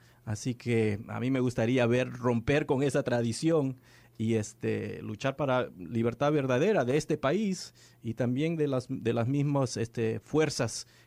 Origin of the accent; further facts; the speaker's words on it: Peru; yo soy de Perú